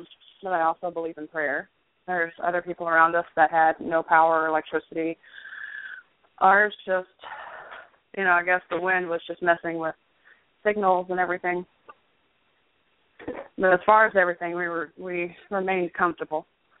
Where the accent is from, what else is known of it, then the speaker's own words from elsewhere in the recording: Louisiana, United States; I mean, I grew up in Louisiana. And down there, you know, we didn't have paved driveways so much or gravel.